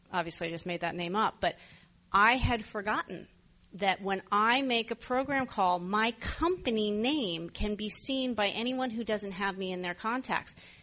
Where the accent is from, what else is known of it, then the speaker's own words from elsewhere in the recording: New York City, New York, United States; We grew up in New York City.